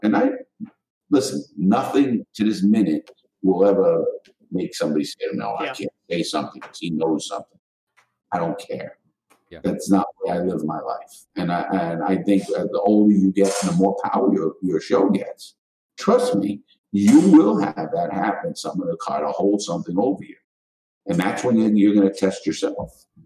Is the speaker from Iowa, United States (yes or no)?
no; New York, United States; I'm an ex-con, I'm from New York.